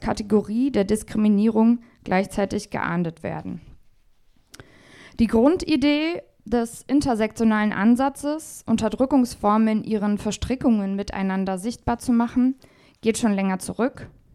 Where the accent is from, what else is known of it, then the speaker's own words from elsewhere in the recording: Brandenburg, Germany; Ich komme aus der Lausitz ursprünglich, also aus Brandenburg, und irgendwie fühlt sich das immer so an, ein bisschen wie da, wo ich herkomme hier.